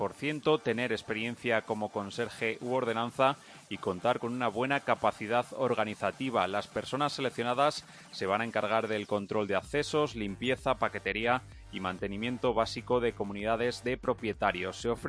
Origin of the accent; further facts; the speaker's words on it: Leganés, Community of Madrid, Spain; now in Madrid, Spain; yo soy de Leganés, pero ya vivo en Madrid, así que ya siento San Isidro como mío